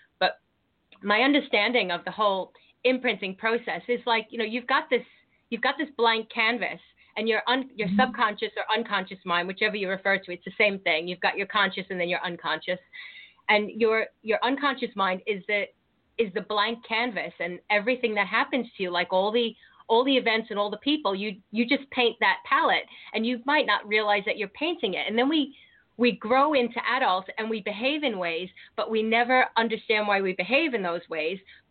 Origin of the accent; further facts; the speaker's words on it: Long Island, New York, United States; moved away as an adult; now in England; I hail from Long Island, New York, and I spent 19 years of my life there, and I moved over here when I was just after I turned 20, I moved here